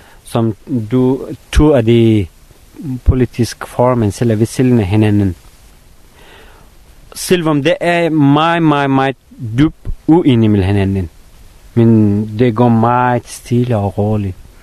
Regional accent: Afghanistan; Danish is a second language; now in Denmark; jeg er opvokset i Afghanistan, og jeg har oplevet en masse dårlige hele mit liv

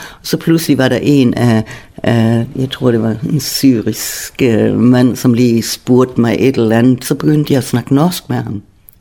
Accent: Schleswig-Holstein, Germany; jeg er hverken tysker eller dansker, fordi jeg er sydslesviger, siger jeg. Fordi jeg er vokset op et sted, hvor der var både tysk og dansk

